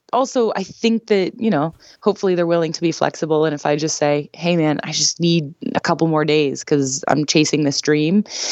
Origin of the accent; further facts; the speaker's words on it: United States; which is a very tricky thing to do as an American woman because we have so many qualified women